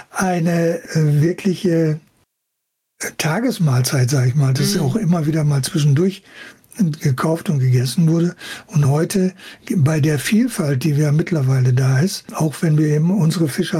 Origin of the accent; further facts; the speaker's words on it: Kiel, Schleswig-Holstein, Germany; born there; Und ich bin in Kiel geboren